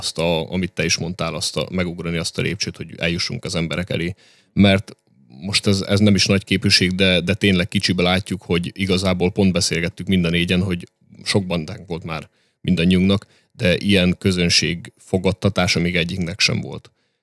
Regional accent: Eger, Heves, Hungary; én legalábbis ezt látom Egriként.

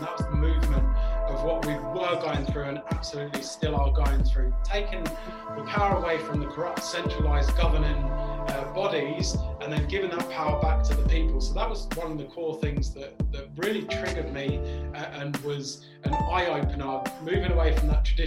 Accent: England, United Kingdom; accent: English; moved away as an adult; As you can tell, I'm English, or maybe, I don't know, maybe I've lost my English accent slightly, being here nearly seven and a bit years

